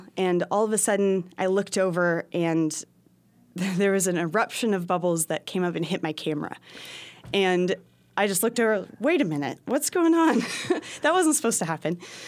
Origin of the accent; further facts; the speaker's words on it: Texas, United States; I grew up in Austin, Texas, just 45 minutes west of Austin, and I did see the Milky Way across the night sky